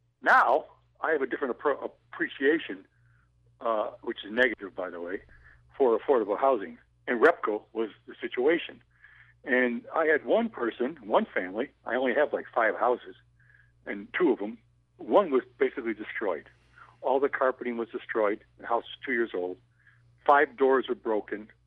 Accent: Rosendale, New York, United States; Hi there. Hi … I'm also from Rosendale.

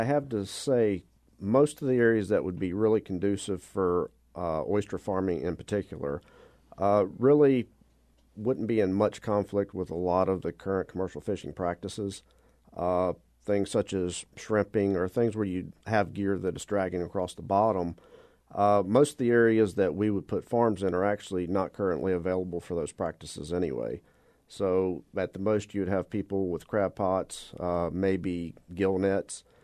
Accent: Cedar Island, North Carolina, United States; And growing up in Cedar Island at the north end of Core Sound, there were many, many leases in Cedar Island Bay and adjoining bays

